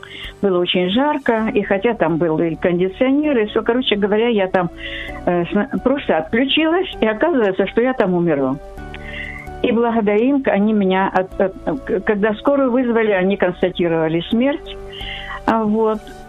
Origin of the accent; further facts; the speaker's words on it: Kyiv, Ukraine; Я з Києва.